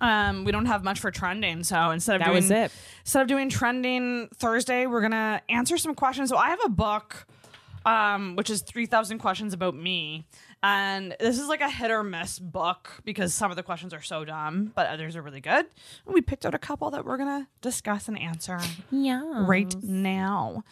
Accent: Antigonish, Nova Scotia, Canada; Restrictions and big outbreak in Antigonish, which is my hometown.

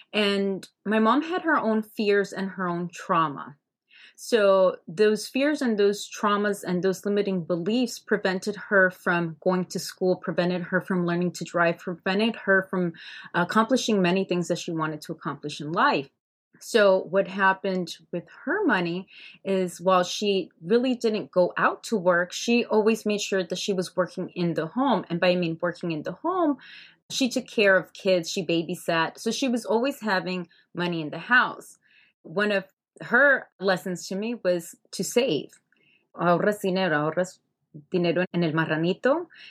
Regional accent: Hialeah, Florida, United States; I grew up in Hialeah, Florida, and out there, there was a flea market, Pulguero.

